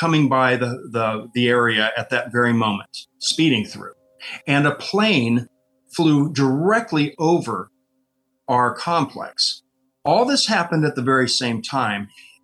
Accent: Burbank, California, United States; born or raised there

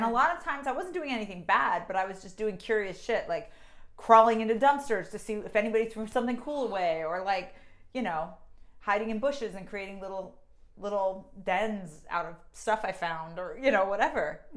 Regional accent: Pennsylvania, United States; There were ponds near where we lived at different like rental like developments, because I'm from Penn State, where there's just so many places for students to live off campus.

